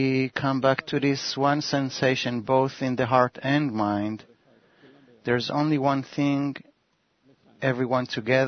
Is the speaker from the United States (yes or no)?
no; Argentina; now in Israel; I'm from Argentina. I live in Israel now. I came to Kabbalah because I was traveling from Argentina, and when I arrived to Israel